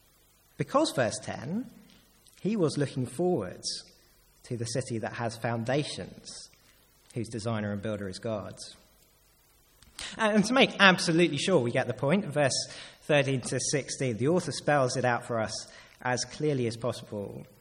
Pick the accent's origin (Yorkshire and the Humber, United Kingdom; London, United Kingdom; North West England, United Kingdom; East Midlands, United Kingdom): London, United Kingdom; But as a Londoner